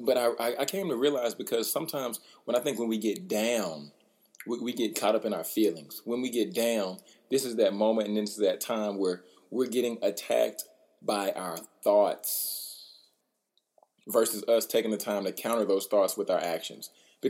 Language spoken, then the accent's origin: English; Baton Rouge, Louisiana, United States; I'm originally from Baton Rouge. So I like a little spice with everything.